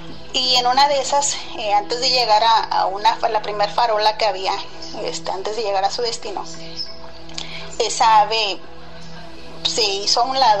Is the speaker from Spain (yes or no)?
no; Reynosa, Tamaulipas, Mexico; soy de Reynosa, Tamaulipas. Desde acá les mando un saludo